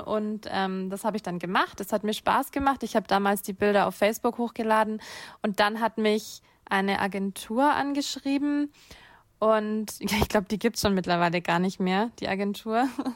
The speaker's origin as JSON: {"language": "German", "town": "Nuremberg", "region": "Bavaria", "country": "Germany", "said": "Ich komme aus Nürnberg. Ich bin 25 Jahre alt."}